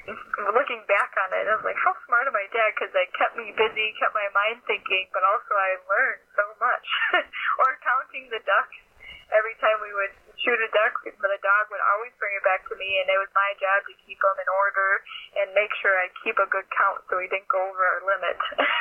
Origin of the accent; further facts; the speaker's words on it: Minnesota, United States; I'm from Minnesota, so I'll be deep in the Green Bay Packer territory